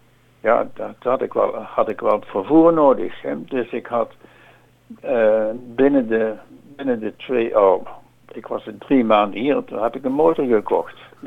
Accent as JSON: {"language": "Dutch", "country": "Netherlands", "said": "Ik heb mijn Nederlandse paspoort heb ik in moeten leveren, ja. Nee, als het is tegen mijn vraag, ik ben Nederlander."}